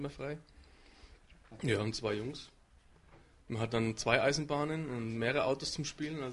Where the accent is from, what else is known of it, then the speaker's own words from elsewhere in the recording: Bavaria, Germany; Und dann beginnt für uns der Umzug in die Heimat nach Oberfranken.